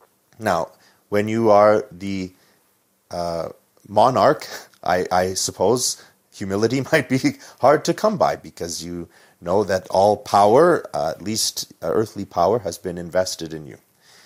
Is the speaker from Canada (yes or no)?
yes; Canada; And I think as a Canadian, if we are going to defend having the country that we have